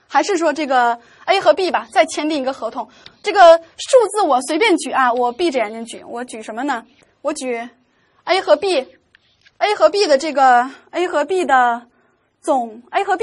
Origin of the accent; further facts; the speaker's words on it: Jilin, China; 有的学员问我哪儿的人，我老家是在吉林啊。